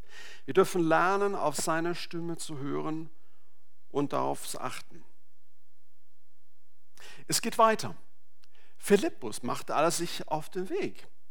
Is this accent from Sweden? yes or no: yes; Sweden; Deswegen bin ich heute hier und nicht in Schweden. Bin ursprünglich aus Schweden.